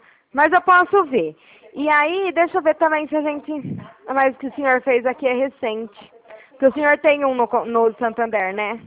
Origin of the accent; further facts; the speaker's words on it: Araraquara, São Paulo, Brazil; now in São Carlos, Brazil; Eu sou de Araraquara, mas eu moro aí em São Carlos.